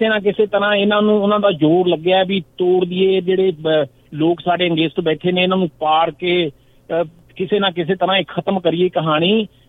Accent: Punjab, India; ਉਸ ਧਰਤੀ ਨਾਲ ਸਾਡੇ ਸਾਂਝ ਹੈ, ਅਸੀਂ ਉੱਥੇ ਜੰਮੇ ਪਲੇ ਹਾਂ।

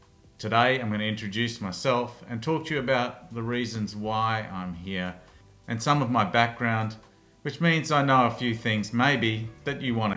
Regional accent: Brisbane, Queensland, Australia; I'm from Brisbane in Australia.

